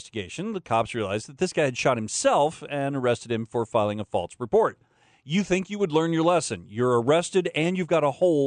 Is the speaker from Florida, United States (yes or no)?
yes; Florida, United States; Then, what would this segment be without a story from my home state, 27-year-old Peter James Bonfiglio of Port Charlotte, Florida